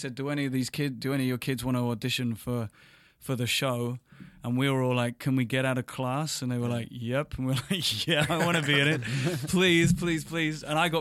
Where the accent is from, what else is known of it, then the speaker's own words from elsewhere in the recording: London, United Kingdom; kids growing up in London, we watch a lot of shows coming out of America